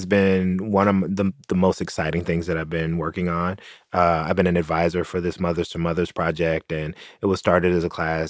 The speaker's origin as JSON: {"language": "English", "region": "Tennessee", "country": "United States", "tie": "born or raised there", "said": "to give a shout out to my home state of Tennessee."}